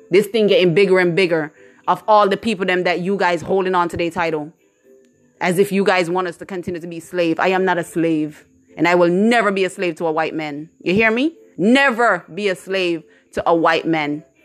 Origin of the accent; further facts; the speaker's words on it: Jamaica; moved away; I went to Stroughton to live for a little while. Then I went to Foga. And I leave from Foga and went overseas. So yes, I am a Jamaican. I was born in Jamaica.